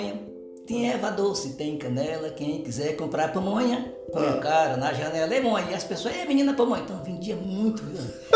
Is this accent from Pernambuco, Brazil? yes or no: no; São Luís, Maranhão, Brazil; moved away; Saí do Maranhão, lá em São Luís do Maranhão, né? Mas fui engraxate também.